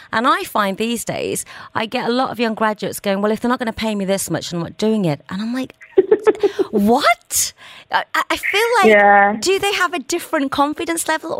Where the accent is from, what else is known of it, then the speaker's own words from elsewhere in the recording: Birmingham, West Midlands, United Kingdom; I'm from Birmingham.